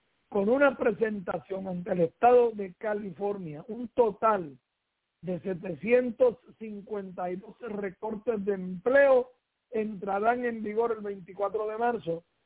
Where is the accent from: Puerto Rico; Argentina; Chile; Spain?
Puerto Rico; Que como dije, yo soy boricua, para que tú lo sepas.